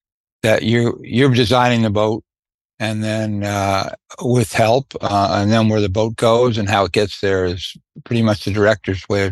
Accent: Brooklyn, New York, United States; going to the Brooklyn Paramount. I was raised in Brooklyn.

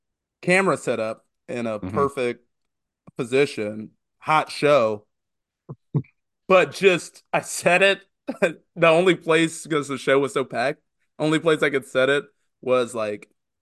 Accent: Indianapolis, Indiana, United States; I love following Brian because we are both from Indy.

